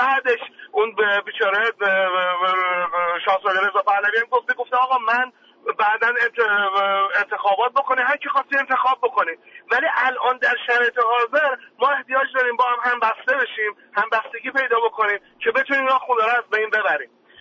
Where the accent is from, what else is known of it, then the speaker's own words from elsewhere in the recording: Iran; ما ایرانی هستیم، نباید اسممون اسمای خارجی باشه